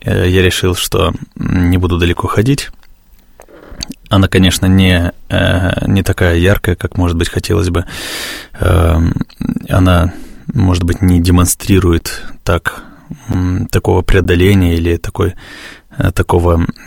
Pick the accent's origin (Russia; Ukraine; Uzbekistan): Russia; Bashkortostan; Я родом из Башкортостана.